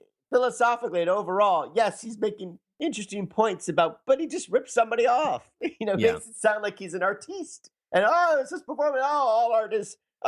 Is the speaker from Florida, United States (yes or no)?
yes; Florida, United States; I grew up in South Florida. I have no idea what it is.